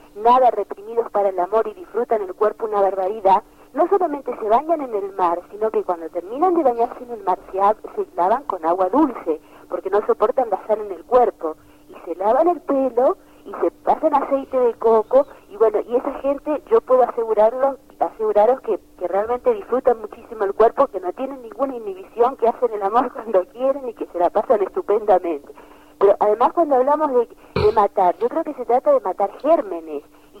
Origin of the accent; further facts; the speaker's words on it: Argentina; soy argentina, pero pertenezco a una zona donde realmente estoy rodeada de ríos